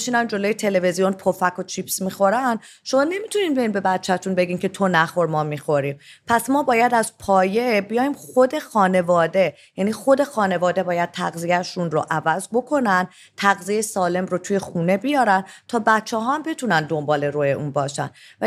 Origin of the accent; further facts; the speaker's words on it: Iran; خب ببینید ما ایرانی هستیم